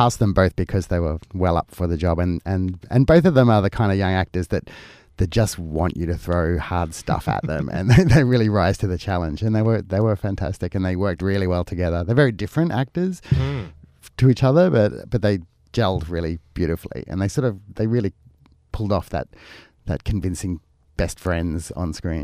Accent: Brisbane, Queensland, Australia; I was born in Western Queensland, but then I moved to Brisbane. I grew up in West End, which was, at the time a really dense migrant community, and I think I was probably the only white kid on the block kind of thing

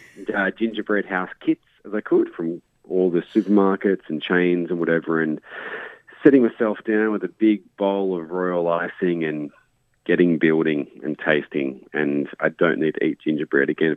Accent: Newcastle, New South Wales, Australia; Yes, yes. I'm up here. I'm from Newcastle.

